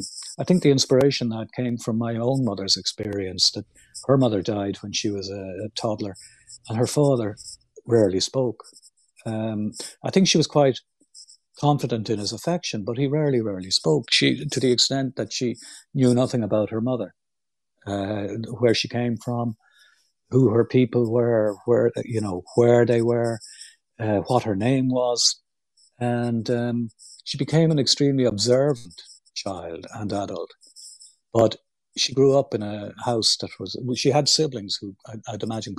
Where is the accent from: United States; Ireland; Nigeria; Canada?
Ireland; born or raised there